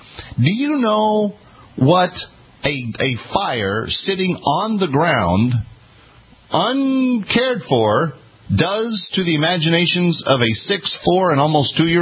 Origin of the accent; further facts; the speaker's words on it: Texas, United States; I came from Texas. We had fake tree in my growing up every year.